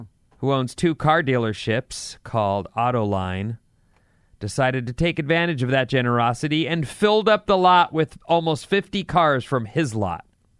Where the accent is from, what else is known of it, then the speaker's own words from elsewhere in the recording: California, United States; as a Californian, I'm concerned about my fellow Californians.